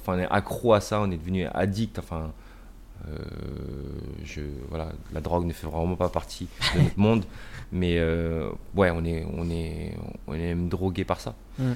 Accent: Rennes, Brittany, France; born there; je l'avais par la naissance, comme je suis né à Rennes.

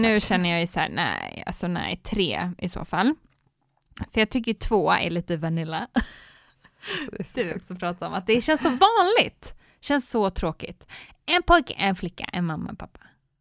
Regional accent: Sweden; Nej, men jag ska hålla mig svensk.

